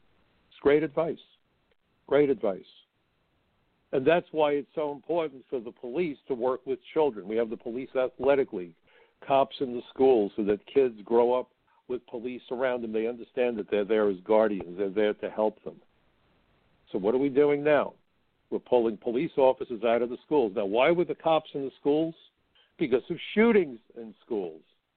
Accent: the North, United States; I never understood it, but, you know, I'm from the North.

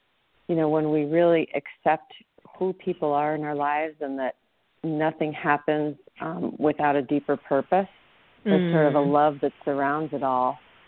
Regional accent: United States; I think since I'm American, I'm talking about the Americans

